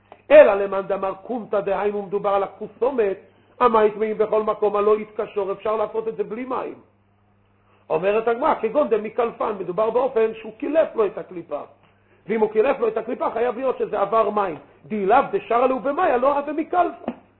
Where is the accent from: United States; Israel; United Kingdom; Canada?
Israel; Jerusalem, Jerusalem District; זאת אומרת, הכוונה, בבית וגן. שם באמת המקולת היה פתוח כל היום.